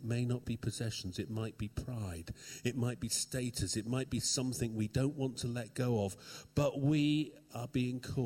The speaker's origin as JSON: {"language": "English", "town": "Torbay", "region": "South West England", "country": "United Kingdom", "tie": "born or raised there", "said": "when I was growing up in Torbay, we used to have the boat service every Sunday night in Torbay."}